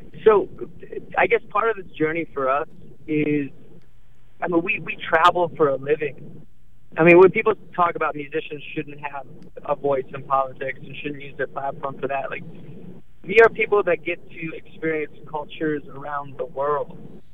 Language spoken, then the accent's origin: English; Alaska, United States; now in Portland, United States; Zach and I grew up in Alaska. Like, we grew up with hunters and people that fish and construction workers, and that's just the thing that we grew up around. And moving to Portland